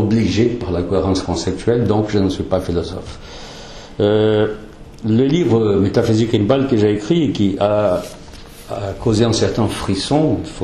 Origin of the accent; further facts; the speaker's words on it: Brazil; French is a second language; parce que je suis brésilien, le Brésil c'est un pays qui a toujours regardé vers l'Atlantique